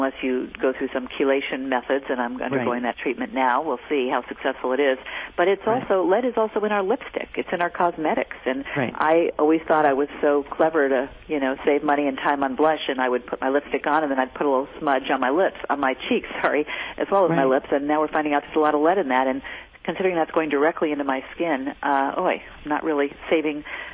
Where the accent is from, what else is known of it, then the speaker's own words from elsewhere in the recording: California, United States; And I grew up in the Bay Area as well, where there's very little industry.